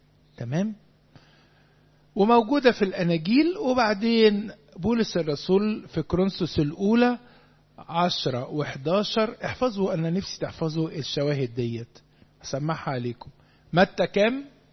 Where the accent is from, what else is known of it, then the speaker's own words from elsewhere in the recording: Upper Egypt, Egypt; انا صعيدي يا ابني ما تزعلش معلش معلش معلش ما تفضحش نفسك خليك قاعد ساكت. احنا صعيدة كلنا كلنا